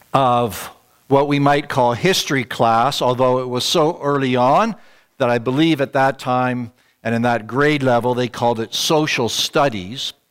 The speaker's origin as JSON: {"language": "English", "region": "Ontario", "country": "Canada", "tie": "born or raised there", "lives_now": "British Columbia, Canada", "said": "I am one now who has lived most of my life in British Columbia, I was raised in Ontario"}